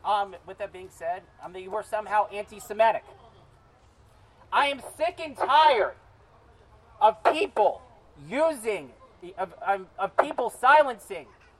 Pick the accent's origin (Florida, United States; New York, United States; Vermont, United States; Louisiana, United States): Florida, United States; Boca Raton; I'm from Boca Raton, Florida, and I'm Jewish. Growing up... Growing up, after going to a Jewish school for 5 years